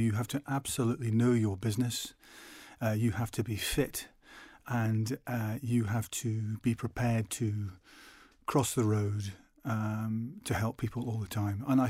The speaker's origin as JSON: {"language": "English", "town": "Tidworth", "region": "South West England", "country": "United Kingdom", "tie": "born there", "said": "I was born in Tidworth in Surrey, but I very much see myself as a Scot"}